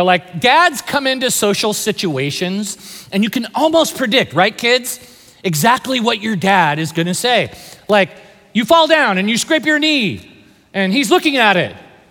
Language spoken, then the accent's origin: English; California, United States; Sorry, I'm from the Bay Area, but with my little Warriors fans, we're high-fiving.